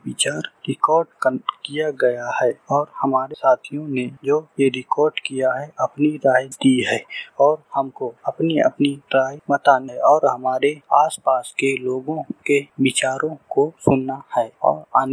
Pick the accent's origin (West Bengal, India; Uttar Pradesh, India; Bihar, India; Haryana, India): Uttar Pradesh, India; Chitrakoot; मैं चित्रकूट से हूँ और हमारे यहाँ जो पुलिस का रवैया है